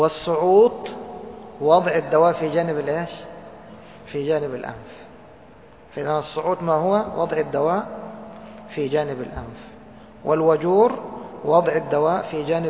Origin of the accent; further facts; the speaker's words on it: Egypt; ممكن تكون مثل البلاصة عندنا في مصر.